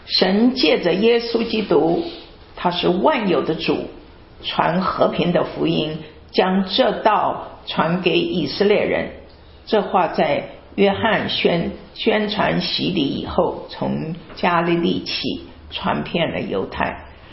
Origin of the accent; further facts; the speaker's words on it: China; 我们中国人